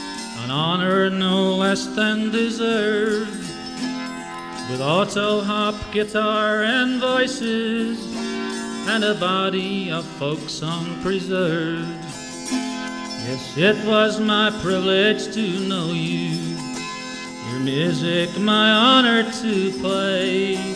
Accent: England, United Kingdom; When I was a young boy growing up in England, most of my friends were into the ….

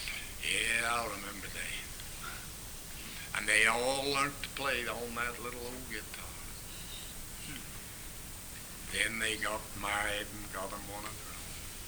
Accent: West Virginia, United States; The rest of Webster County, that's right. Born and raised there.

